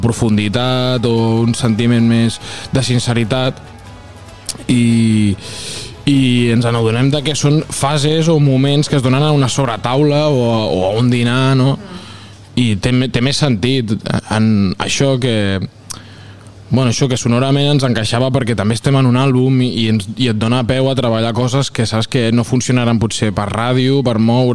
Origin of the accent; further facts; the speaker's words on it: Valls, Catalonia, Spain; com som de Valls, doncs hem dit, anem a convidar tothom a la nostra música a través d'una calçotada